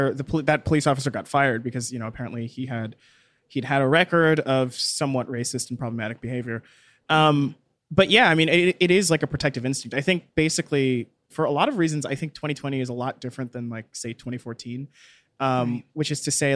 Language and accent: English; Texas, United States; I grew up in Texas. I know what Texan cops are like.